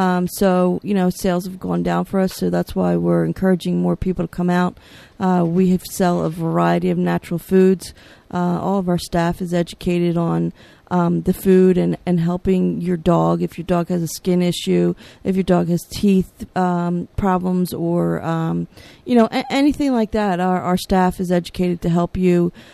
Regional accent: Southampton, United States; I'm from the Southampton area.

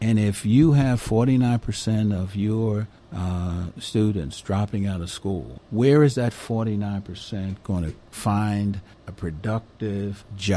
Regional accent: Philadelphia, Pennsylvania, United States; I said, "No, I'm from Philly. I'm not from Georgia, so I don't know."

